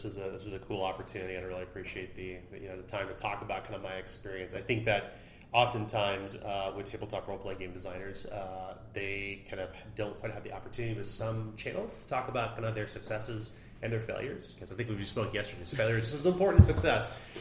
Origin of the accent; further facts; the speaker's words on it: Oak Grove, Missouri, United States; now in Kansas City, United States; we grew up in Oak Grove, Missouri, moved to Kansas City in our 20s, and most of us are still in connection.